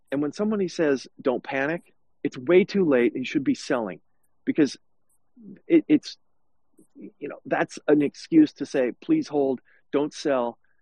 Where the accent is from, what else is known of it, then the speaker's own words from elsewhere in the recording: California, United States; let's say I'm from California, it's a very gnarly market.